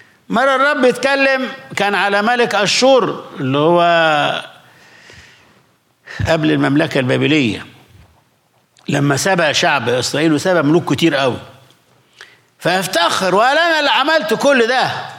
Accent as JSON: {"language": "Arabic", "country": "Egypt", "said": "في كلمة عندنا في مصر"}